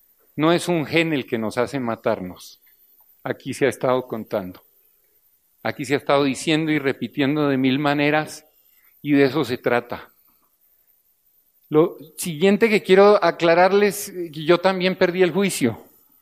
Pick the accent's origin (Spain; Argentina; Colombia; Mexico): Colombia; Yo soy colombiano. No, no hay. Lo que hay que decir es que vengo de una tierra, de un país donde se experimentó.